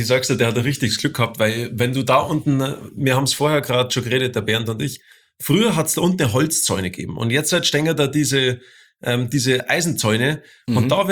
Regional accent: Bavaria, Germany; Der Bernd und ich, wir kommen ja aus Bayern, gell?

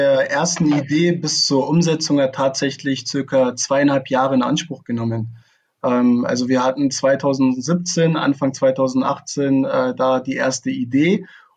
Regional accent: Braunschweig, Lower Saxony, Germany; born there; now in Hannover, Germany; Ich bin 27 Jahre alt und komme aus dem wunderschönen Hannover. Bin gebürtiger Braunschweiger.

